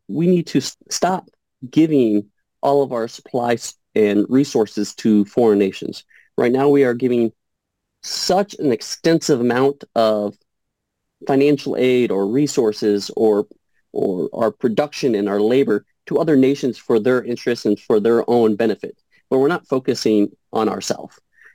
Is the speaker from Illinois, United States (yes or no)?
yes; Carbondale, Illinois, United States; I am originally from Southern Illinois, Carbondale area. I moved to Vernon after the military, so I was enlisted for 2 years here in Illinois